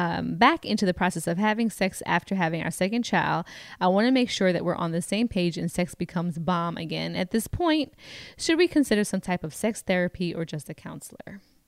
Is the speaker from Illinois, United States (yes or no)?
no; Brooklyn, New York, United States; I'm 32 from Brooklyn.